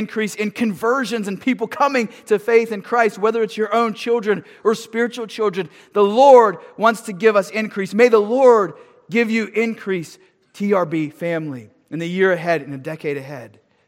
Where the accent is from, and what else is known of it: Pennsylvania, United States; accent: Western Pennsylvania